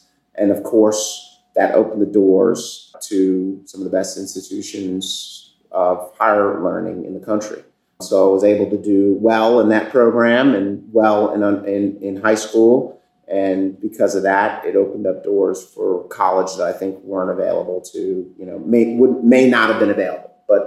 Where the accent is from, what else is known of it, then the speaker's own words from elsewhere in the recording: Baltimore, Maryland, United States; Yeah, I grew up in Baltimore. I've lived in Baltimore basically almost my entire life.